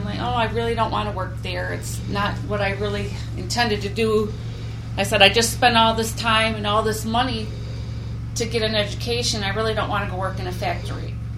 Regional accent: Bay City, Michigan, United States; born there; Originally being from Bay City, I came down to the Lansing area in 1980 to go to school at Michigan State University

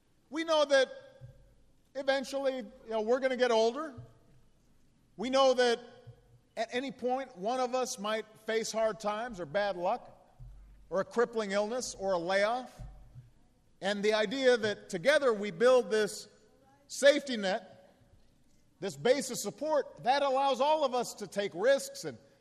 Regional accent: Illinois, United States; I also agree with our first Republican president, a guy from my home state, a guy with a beard named Abraham Lincoln.

